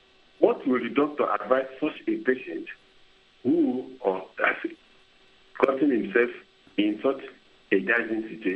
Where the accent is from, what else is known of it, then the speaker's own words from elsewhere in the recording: Nigeria; I am a Nigerian based in Anjou, in Southeast Nigeria.